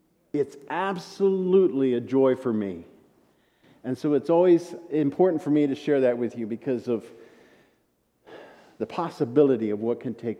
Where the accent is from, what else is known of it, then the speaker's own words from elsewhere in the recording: Manhattan, Kansas, United States; it was never in the mindset of … years ago growing up in Manhattan, Kansas